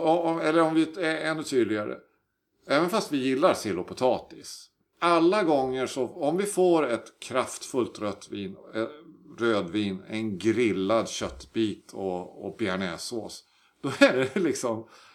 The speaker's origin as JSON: {"language": "Swedish", "country": "Sweden", "said": "eftersom vi är svenskar och vi är vana vid det här"}